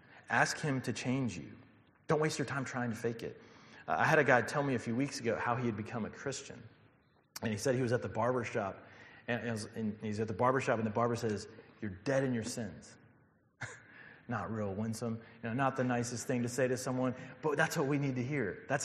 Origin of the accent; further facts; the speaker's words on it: Alabama, United States; I'm from Alabama.